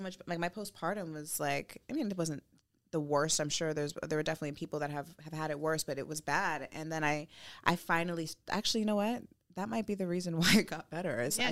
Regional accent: California, United States; growing up in the Valley, like in the 818.

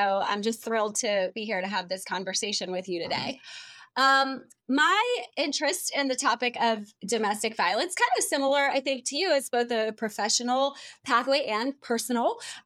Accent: Pittsburgh, Pennsylvania, United States; I'm originally from Pittsburgh, so I definitely do feel the culture difference between the North and the South, even still today, even though I've been here for a really long time.

